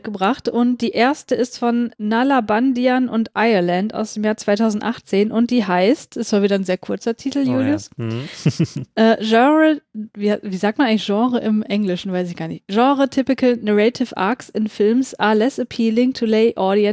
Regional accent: Hamburg, Germany; Ich komme aus Hamburg

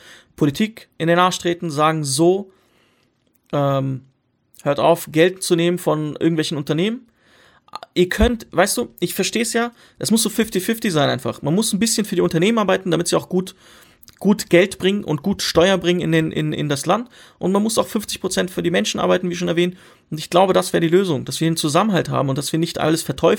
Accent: Syria; Ich komme aus Syrien ursprünglich.

